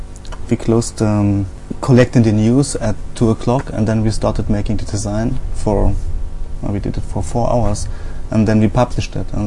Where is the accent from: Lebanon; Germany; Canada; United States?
Germany; Saxony; because I'm not from Berlin. I haven't grown up in Berlin, but in the city south of Leipzig, so it's deep province.